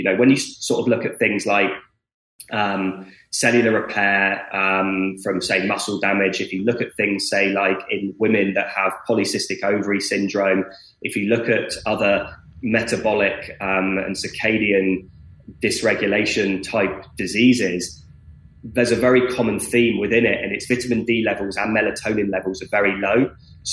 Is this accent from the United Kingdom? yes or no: yes; United Kingdom; I'm going to have to say this in centigrade because I'm British and that's what we use.